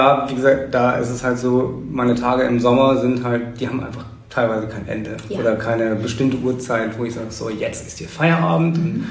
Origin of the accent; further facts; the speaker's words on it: Husum, Schleswig-Holstein, Germany; Ich bin tatsächlich ein echter Einheimischer. Ich bin geboren in Husum und mein Leben eigentlich hier auf Eiderstedt und St. Peter-Ording verbracht.